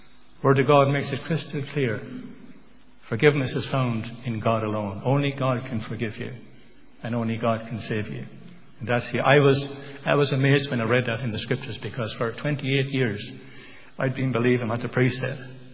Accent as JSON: {"language": "English", "town": "Thurles", "region": "Munster", "country": "Ireland", "tie": "born there", "said": "I was born in Thurles in County Tipperary many years ago. I won't tell you how many. It's a long, long time. And at that time, the town was very much a stronghold of Roman Catholicism. I was born into a Roman Catholic family."}